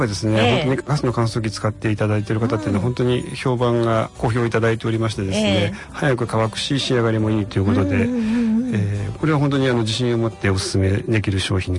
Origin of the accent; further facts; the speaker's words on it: Nagoya, Aichi, Japan; はい、愛知県の名古屋市の出身です。